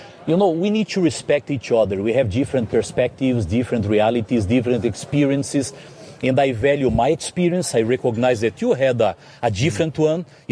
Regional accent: Brazil; English is a second language; moved away as an adult; now in United States; Well, I mentioned at the beginning, I came from Brazil.

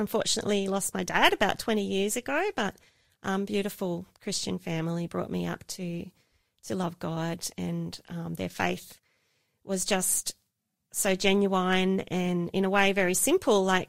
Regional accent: Wallsend, New South Wales, Australia; also born or lived in Sydney; And my parents were living at Beresfield at the time. So I spent a lot of time growing up in Wallsend and a little bit at Redhead, and then spent some time in exile in Sydney. And now I'm back in God's country, back here in Newcastle.

